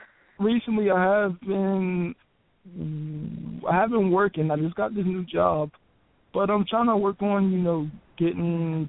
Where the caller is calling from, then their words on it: Virginia, United States; I'm calling from Virginia.